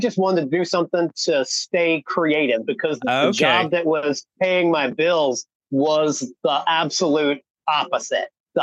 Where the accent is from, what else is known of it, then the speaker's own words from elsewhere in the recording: West Virginia, United States; moved away as an adult; now in Florida, United States; My origin story started out moving to Florida when I was 19 from West Virginia